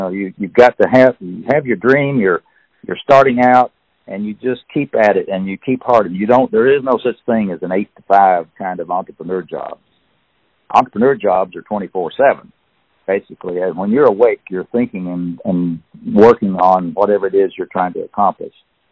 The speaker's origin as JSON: {"language": "English", "region": "Tennessee", "country": "United States", "accent": "East Tennessee", "said": "But if you want to hear my East Tennessee accent for 8 hours, get the Audible book and you'll listen to it."}